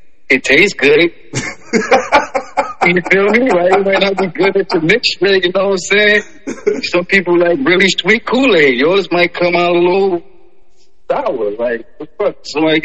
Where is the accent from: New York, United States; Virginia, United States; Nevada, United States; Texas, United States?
New York, United States; Brooklyn; Like, you're going to know I'm from Brooklyn